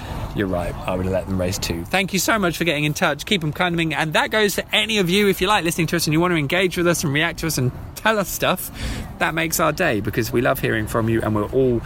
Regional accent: England, United Kingdom; I'm English and probably don't.

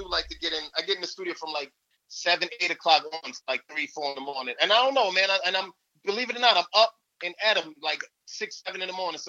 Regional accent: Yonkers, New York, United States; Yonkers, New York is not too far from Mount Vernon. It's in Westchester.

